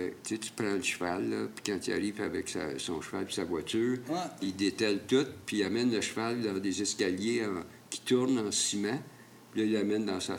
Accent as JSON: {"language": "French", "town": "Montreal", "region": "Quebec", "country": "Canada", "said": "Non, moi, je suis de Montréal."}